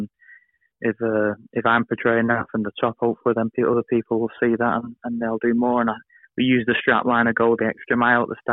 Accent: Oldham, North West England, United Kingdom; I'm coming from Oldham, it's all I've ever known

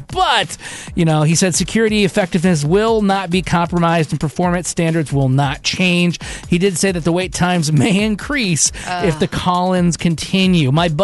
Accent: Michigan, United States; It's a snapback, like a hat, and it's got like my home state. I'm from Michigan originally. I kind of grew up east of Lansing, Michigan.

